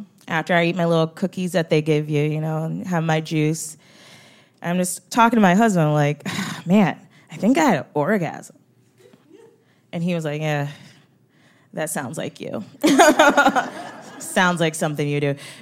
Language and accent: English; Nigeria; I'm Nigerian too.